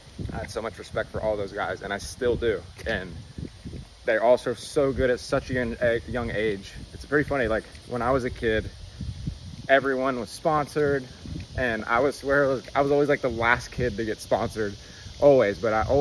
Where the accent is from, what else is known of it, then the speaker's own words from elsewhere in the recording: North Carolina, United States; It doesn't matter that we're from North Carolina and the waves are 2 feet every day.